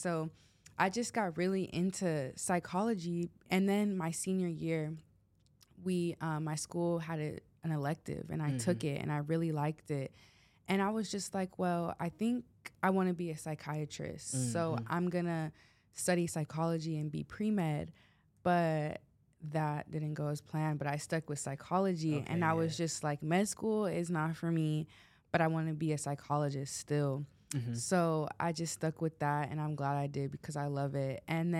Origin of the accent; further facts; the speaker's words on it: Arizona, United States; Yeah, I am from Arizona. I'm a third year here at USC studying psychology